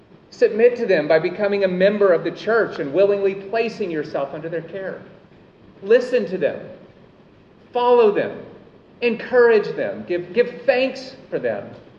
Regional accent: United States; people from the United States, my own country. People from my home country often have an inherent distrust or suspicion of anyone in leadership.

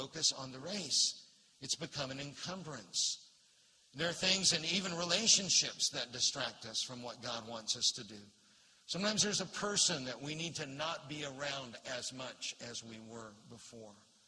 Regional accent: Florida, United States; I grew up in Central Florida when there were orange groves everywhere.

